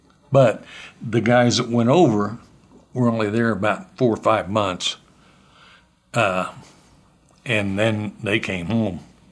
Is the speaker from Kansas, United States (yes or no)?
yes; Olathe, Kansas, United States; My hometown is in Olathe, Kansas. It's right outside of Kansas City. So I was born and raised there.